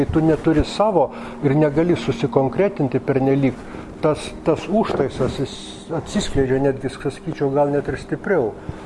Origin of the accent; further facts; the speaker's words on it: Vilnius, Vilnius County, Lithuania; born there; Aš Vilniuje gimęs esu, neturėjau jokios, va, tai niekada, kaimo sodyba niekada nėra buvusi mano tėviškė